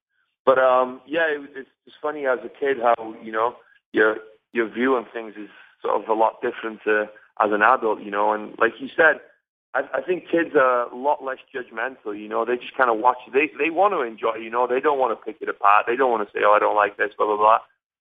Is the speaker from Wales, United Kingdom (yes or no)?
yes; Wales, United Kingdom; in my area, because I'm from Wales and we speak Welsh, it was actually changed to a Welsh-speaking channel